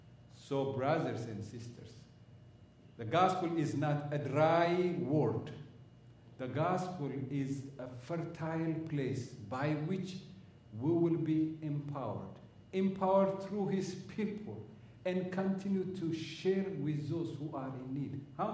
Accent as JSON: {"language": "English", "country": "Ethiopia", "said": "You know, I came from Ethiopia, and I lived in a small town with my parents."}